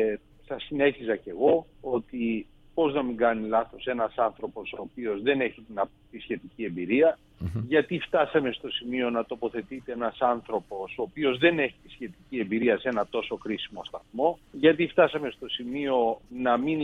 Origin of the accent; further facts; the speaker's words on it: Peloponnese, Greece; Εγώ κατάγομαι από την Πελοπόννησο και να σας πω ότι όλη μου την παιδική ηλικία πηγαίνω ερχόμουν στο χωριό του παππού μου και τη γιαγιά μου με το τρένο.